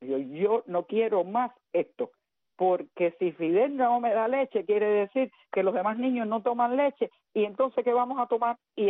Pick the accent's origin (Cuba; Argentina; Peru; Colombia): Cuba; also born or lived in California; now in West Palm Beach, United States; cuando yo llegué de Cuba, nosotros fuimos para California, y porque allá vivía mi hermano. Pero en el año 89, mi esposo y yo con mis dos hijos vinimos de paseo a West Palm Beach